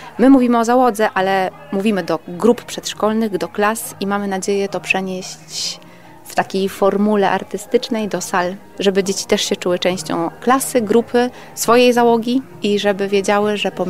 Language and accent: Polish; Lublin, Lublin Voivodeship, Poland; Jesteśmy z Lublina.